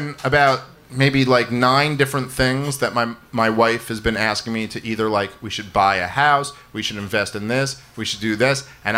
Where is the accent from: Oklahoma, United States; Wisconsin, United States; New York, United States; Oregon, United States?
New York, United States; Brooklyn; And we grew up together in Brooklyn, New York.